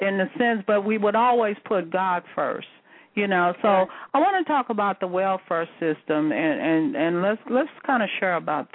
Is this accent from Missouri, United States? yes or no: yes; St. Louis, Missouri, United States; I remember growing up, I grew up in St. Louis